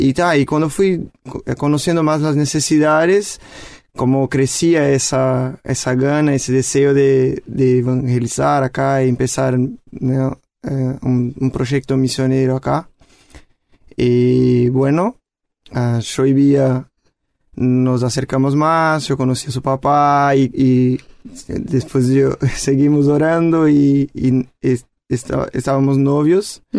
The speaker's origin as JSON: {"language": "Spanish", "town": "Biporã", "region": "Paraná", "country": "Brazil", "second_language": "Spanish", "moved": "as an adult", "said": "Yo soy de Biporã, una ciudad chica cerca de en Paraná, al norte, uh-huh, de Paraná, una ciudad de 55.000 habitantes. Entonces yo soy de una iglesia presbiteriana."}